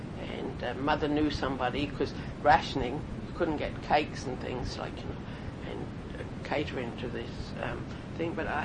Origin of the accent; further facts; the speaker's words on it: Arlington, South East England, United Kingdom; born there; I was born in Arlington, Sussex, England, on April the 25th, 1926.